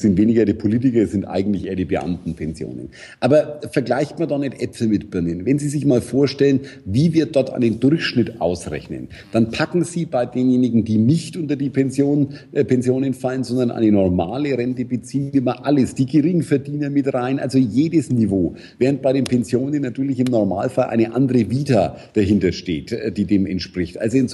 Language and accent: German; Nuremberg, Bavaria, Germany; Nürnberg, meine Heimatstadt. Dort geboren, aufgewachsen, zur Schule gegangen, Universität, studiert, erste Liebe, Ehe geschlossen.